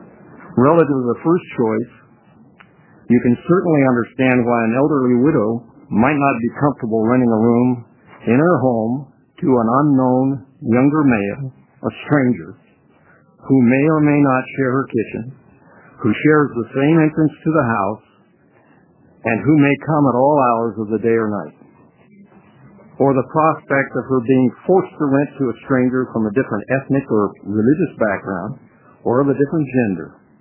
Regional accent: Klamath Falls, Oregon, United States; I'm from Klamath Falls.

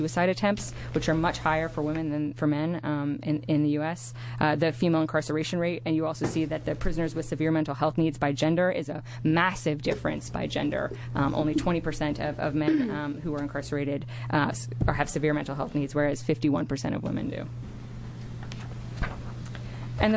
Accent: Ashland, Oregon, United States; now in Portland, United States; and we know I'm from Southern Oregon. I was born and raised in Ashland, and now I live in Portland

